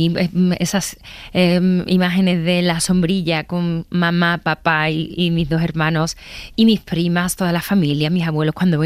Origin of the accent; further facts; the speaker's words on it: Coria, Extremadura, Spain; un concierto que yo hice hace como 3 años en mi pueblo, en Coria